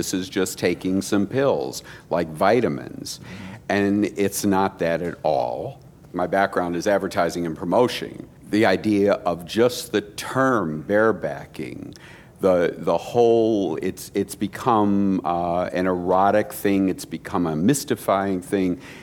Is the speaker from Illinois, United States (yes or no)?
yes; Chicago, Illinois, United States; I'm from Chicago, and I'd appreciate no pictures.